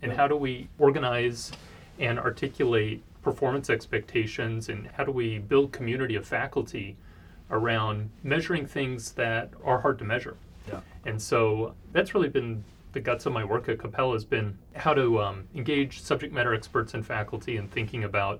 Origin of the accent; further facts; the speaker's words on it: Springfield, Missouri, United States; also born or lived in Edgefield, South Carolina; Yeah, family's from Springfield, Missouri.